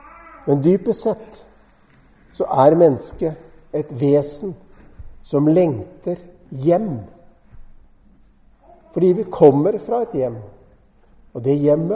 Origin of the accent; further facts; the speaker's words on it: Fredrikstad, Østfold, Norway; Jeg er fra Østfold, fra Fredrikstad.